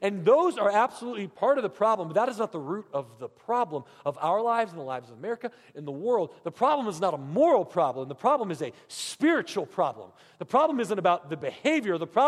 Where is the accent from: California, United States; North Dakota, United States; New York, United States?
California, United States; San Francisco; now in Missouri, United States; I'm from San Francisco, California.